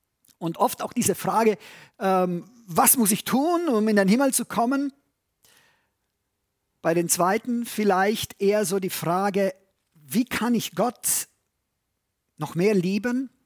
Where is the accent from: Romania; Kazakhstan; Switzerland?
Romania; Transylvania; In Siebenbürgen, von wo ich herkomme